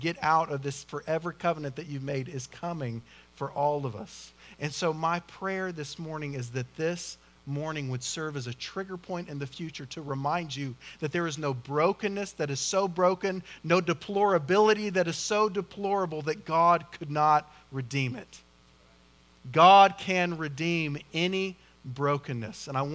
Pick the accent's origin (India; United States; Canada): United States; Oklahoma; I'm confident I'm butchering their names because I'm from Oklahoma, but you just got to deal with it, right?